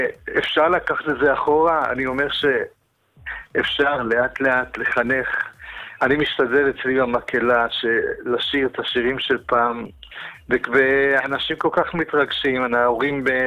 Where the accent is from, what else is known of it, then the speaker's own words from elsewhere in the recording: Hadera, Haifa District, Israel; also born or lived in Italy; גדלתי בחדרה. נולדתי באיטליה במחנות העקורים, מיד אחרי השואה.